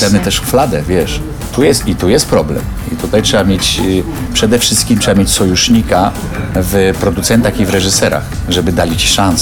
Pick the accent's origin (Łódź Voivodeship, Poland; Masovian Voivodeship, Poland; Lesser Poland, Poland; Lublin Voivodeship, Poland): Łódź Voivodeship, Poland; Tomaszów Mazowiecki; born there; bo to jest miasto, które mnie urodziło tak naprawdę. W Tomaszowie się urodziłem jako człowiek, a w Łodzi się urodziłem jako artysta